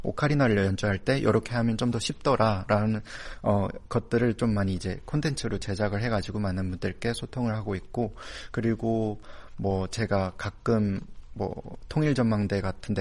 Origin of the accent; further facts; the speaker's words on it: North Korea; 제가 탈북민이다 보니까